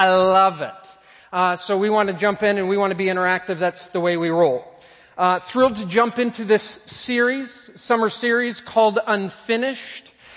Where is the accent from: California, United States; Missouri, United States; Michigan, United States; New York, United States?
Michigan, United States; Hudsonville; So my wife, Sarah, and myself, I grew up in Hudsonville. Graduated from Hudsonville High School a few long years ago.